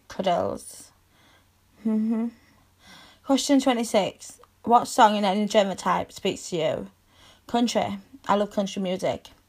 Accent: Yorkshire and the Humber, United Kingdom; My favourite saying, because we're from Yorkshire, we go, it'll be alright, it'll all come out in the wash.

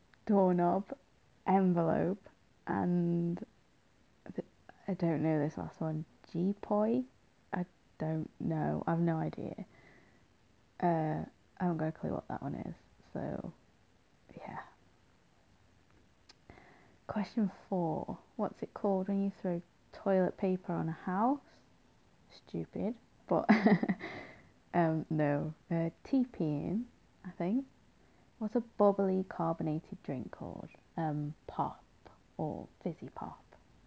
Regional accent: Midlands, United Kingdom; I won't go into specifics, but I'm basically from the middle of England, sort of thing. I'm from the Midlands, so yeah.

